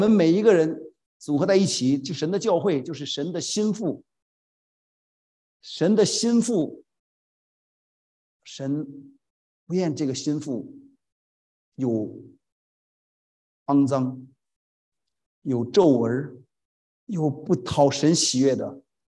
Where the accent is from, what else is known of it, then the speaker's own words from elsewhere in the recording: China; 把所有的钱都花在他身上，我们中国人都是这样做的。